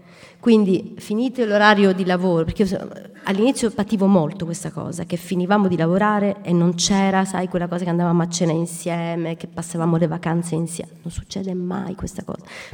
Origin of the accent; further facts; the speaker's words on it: Sicily, Italy; Ovviamente io mi è piaciuto molto di più lavorare su … pur essendo siciliana